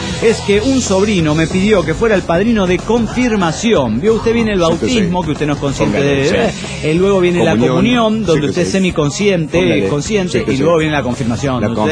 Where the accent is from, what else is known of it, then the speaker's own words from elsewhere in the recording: Ecuador; now in Valencia, Spain; ecuatoriano desde Valencia, España.